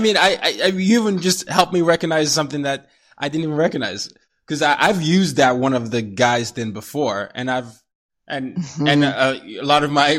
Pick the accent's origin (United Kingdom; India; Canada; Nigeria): Nigeria; now in New York City, United States; I'm a black man. I'm a Nigerian, living in New York City